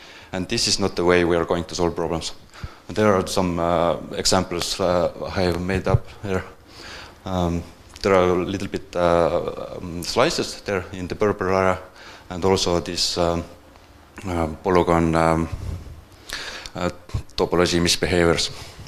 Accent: Estonia; English is a second language; I'm from Estonia

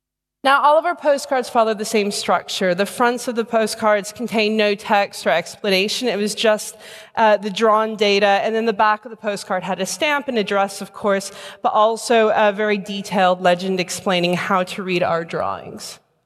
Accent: United States; now in London, United Kingdom; and I'm an American immigrant living in London.

